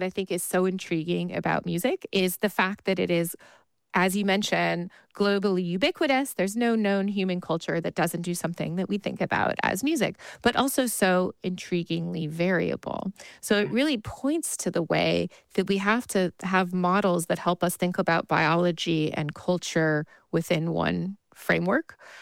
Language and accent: English; St. Louis, Missouri, United States; my parents took me, I grew up in St. Louis, Missouri. They took me to Powell Symphony Hall to hear Handel's Messiah.